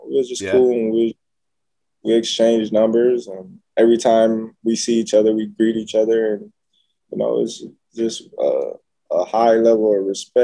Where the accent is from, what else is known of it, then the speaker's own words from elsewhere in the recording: Nebraska, United States; Yeah, born and raised. Still here today.